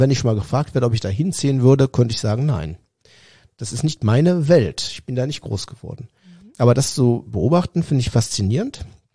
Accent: Trentino-Alto Adige, Italy; Meran hat 30.000, so wie Hahn, wo ich herkomme.

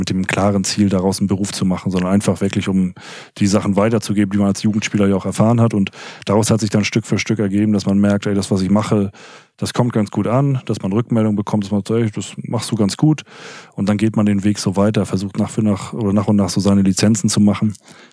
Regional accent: Kiel, Schleswig-Holstein, Germany; Also da, wo ich herkomme, gibt es viele Strände. Also in Kiel und Umgebung

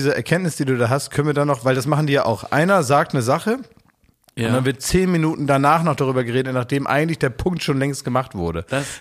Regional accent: Berlin, Germany; Die Berliner, ich komme aus Kreuzberg, du.

